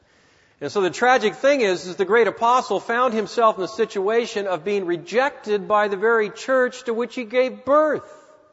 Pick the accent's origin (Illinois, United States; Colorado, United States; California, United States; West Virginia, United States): California, United States; I can say that because I come from California.